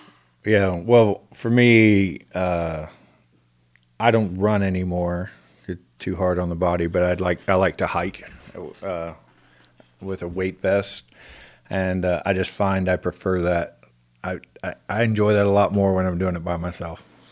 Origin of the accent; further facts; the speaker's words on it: Houston, Texas, United States; Well, I was born in Houston and lived in...